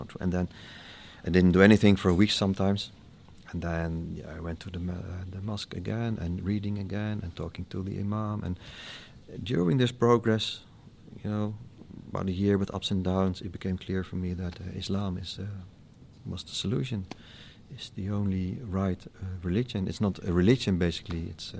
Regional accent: Netherlands; No, I'm from the Netherlands. I live in The Hague. It's near Amsterdam. It's the third city of the Netherlands.

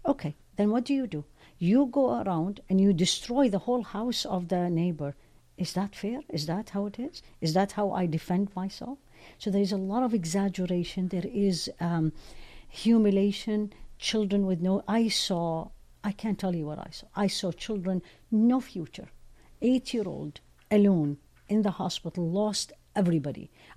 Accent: Iraq; I grew up in Iraq.

